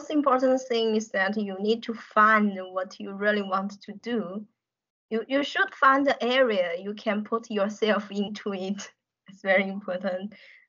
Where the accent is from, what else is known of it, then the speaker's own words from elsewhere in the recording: Hefei, Anhui, China; My hometown, the name of my hometown is, the city name of my hometown is Hefei.